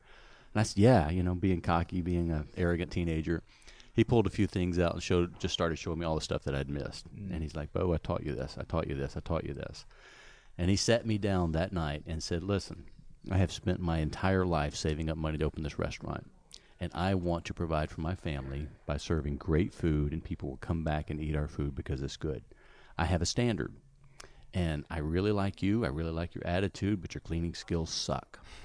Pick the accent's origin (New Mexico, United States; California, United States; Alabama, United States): Alabama, United States; also born or lived in North Carolina / South Carolina / Athens, Georgia; Grew up originally in Alabama, and then I moved a couple of years to North Carolina, a couple of years to South Carolina, and then Athens, Georgia.